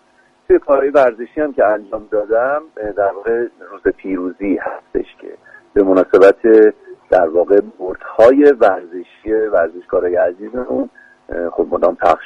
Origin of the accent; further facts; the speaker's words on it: Iran; یه ادای دل خیلی کوچیک داشته باشم به وطنم، به کشورم ایران